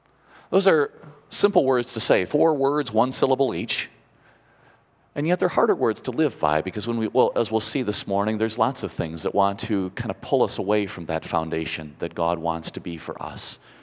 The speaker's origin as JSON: {"language": "English", "region": "Indiana", "country": "United States", "tie": "born or raised there", "said": "Now, I grew up in Northwest Indiana, and if you've ever gone through Northwest Indiana"}